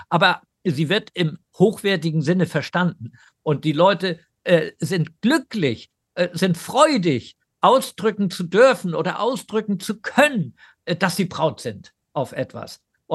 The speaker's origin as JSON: {"language": "German", "town": "Bernburg", "region": "Saxony-Anhalt", "country": "Germany", "said": "weil ich komme ja auch aus dem Osten, also ich bin geboren in Bernburg und meine Großeltern lebten da."}